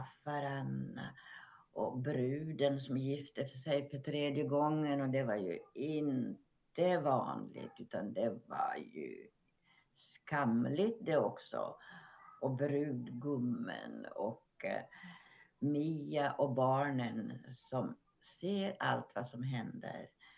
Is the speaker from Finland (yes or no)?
yes; Finland; Jag kom från Finland